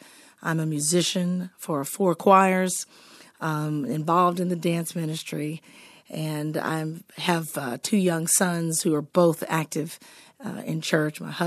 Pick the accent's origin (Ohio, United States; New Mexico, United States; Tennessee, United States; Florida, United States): Florida, United States; Wacissa; I never wanted them to know that I was from Wasissa, Florida. And so where there was one post office and gas station / grocery store when I was growing up.